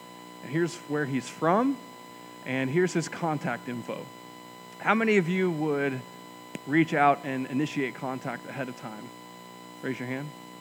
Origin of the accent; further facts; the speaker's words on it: Nebraska, United States; I grew up in Nebraska, and so my first real roommate experience was probably, like many of you, going to college.